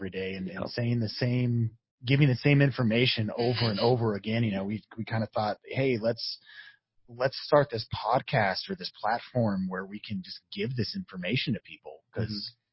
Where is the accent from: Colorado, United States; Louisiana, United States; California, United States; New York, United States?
Colorado, United States; also born or lived in New Zealand; I'm a Colorado boy, born and raised in Colorado